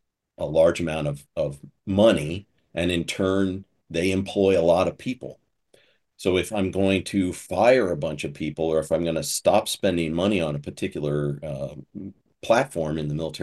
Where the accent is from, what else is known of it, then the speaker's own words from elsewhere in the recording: United States; When they talk to me, they think I have a Southern accent. And I challenge somebody, I said, well, I'm not really from the South.